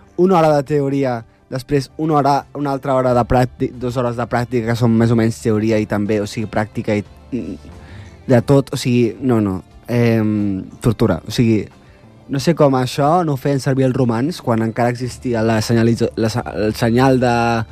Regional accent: Vilafranca del Penedès, Catalonia, Spain; Soc de Vilafranca del Penedès i entre les obres que hi ha a l'estació

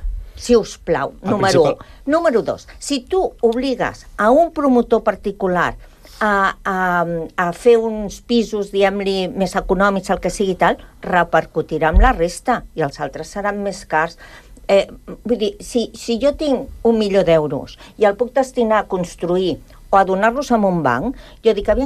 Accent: Santa Coloma de Gramenet, Catalonia, Spain; born there; Jo vaig néixer a Santa Coloma de Gramenet

